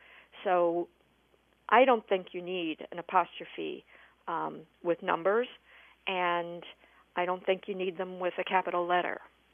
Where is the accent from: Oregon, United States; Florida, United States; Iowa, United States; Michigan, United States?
Iowa, United States; Des Moines; also born or lived in Waterloo; growing up in Des Moines, and probably everywhere else I lived in Iowa, which is, I guess, just Waterloo.